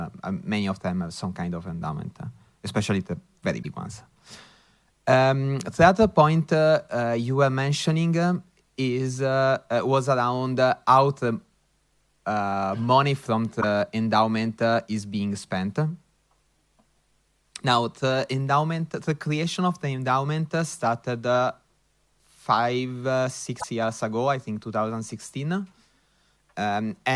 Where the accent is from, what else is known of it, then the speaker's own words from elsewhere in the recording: Italy; Yeah, I come from Italy, and in Italy I know very, very few endowments